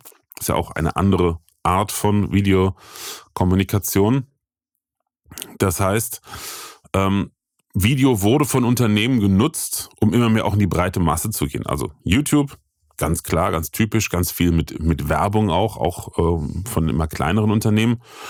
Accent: Rhineland, Germany; bei uns im Rheinland sagt man dazu, strunzen, ne?

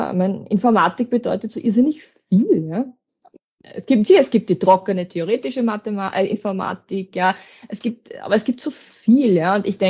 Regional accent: Lower Austria, Austria; now in Horn, Austria; ich wohne auch nicht in Wien, sondern in Horn, also ich bin ja doch aus dem Waldviertel und für mich ist das dann schon, ich fahre über eine Stunde nach Wien rein.

